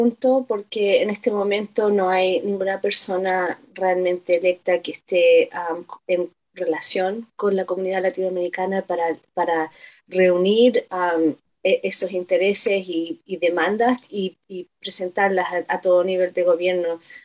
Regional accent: Chile; born there; Nací en Chile, pero mis colaboraciones son con personas de todo el continente

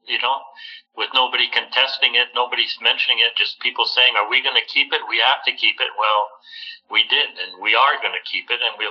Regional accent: Quebec, Canada; I'm English, my mother tongue is English, you know, mm-hmm. You know, in their mother tongue. So, you know, it was a no-brainer for us. I mean, I grew up in this town, you know, I worked on the police here for 43 years and became mayor in 2013.

